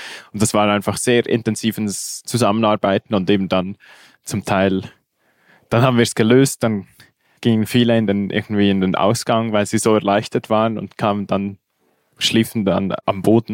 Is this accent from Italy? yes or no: no; Switzerland; sehr beängstigt mich da als Schweizer, ehrlich gesagt.